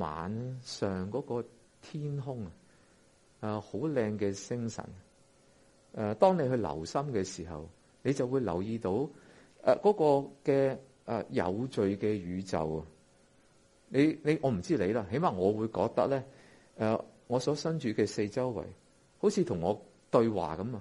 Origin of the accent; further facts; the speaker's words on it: China; 无论我们中国人又好，或者啲外国人又好